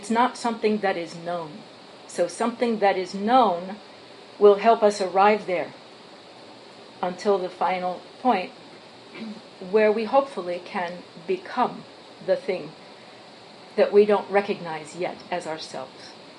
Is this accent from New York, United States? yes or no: yes; New York City, New York, United States; also born or lived in Massachusetts; growing up in New York City and in Massachusetts, I had never been off-road in my entire life.